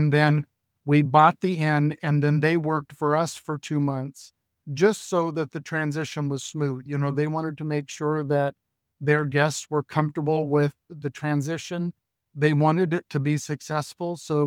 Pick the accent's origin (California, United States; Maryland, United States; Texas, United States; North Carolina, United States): California, United States; So I'm from California. My wife is from New York.